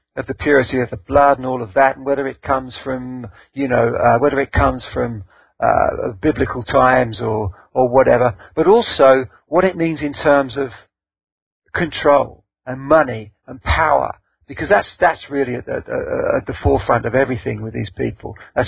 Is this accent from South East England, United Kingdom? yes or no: yes; Sandhurst, South East England, United Kingdom; to when I grew up in Sandhurst.